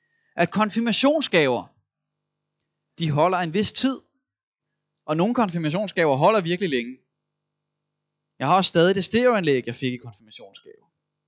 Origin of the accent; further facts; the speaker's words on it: Copenhagen, Capital Region of Denmark, Denmark; Nu er jeg jo sådan en tilflytter, jeg er egentlig københavner.